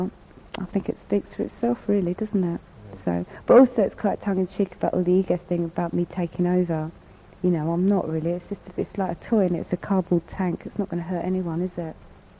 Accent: Margate, South East England, United Kingdom; accent: Margate; That's where my accent come from.

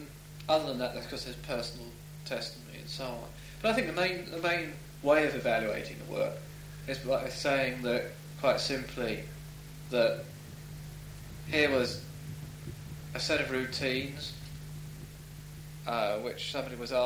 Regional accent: London, United Kingdom; I knew the area intimately because I come from West London myself.

